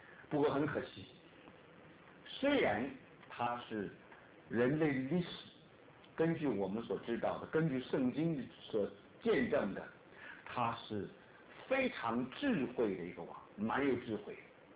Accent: China; 那为什么我们都是中国人，所以对西洋史呢也许我们不是很熟悉

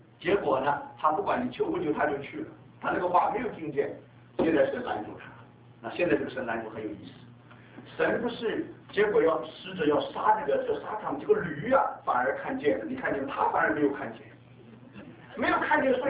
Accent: China; 这个我们中国人说三访茅庐

